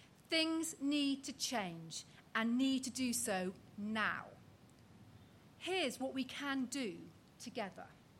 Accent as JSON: {"language": "English", "region": "Wales", "country": "United Kingdom", "lives_now": "London, United Kingdom", "said": "I am from Wales, but I'm proud to call Westminster my home. My children were born here, as were generations of my husband's family."}